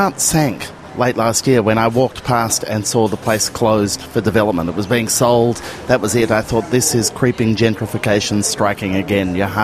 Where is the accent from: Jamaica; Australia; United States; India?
Australia; Melbourne, Victoria; I grew up in the Melbourne suburb of Brunswick